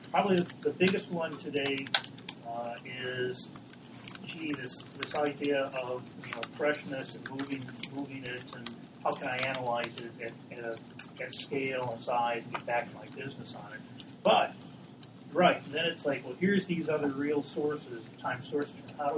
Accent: North Carolina, United States; I'm growing up in North Carolina

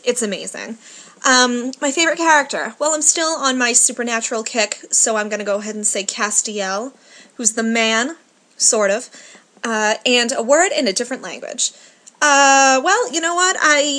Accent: Boston, Massachusetts, United States; Where I'm from, I am from Boston, Massachusetts.

